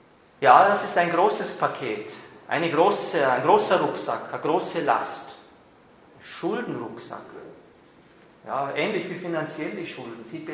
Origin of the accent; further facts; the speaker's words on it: Vorarlberg, Austria; Und in Vorarlberg, ich bin ja ein Vorarlberger, da gibt es ein Sprichwort.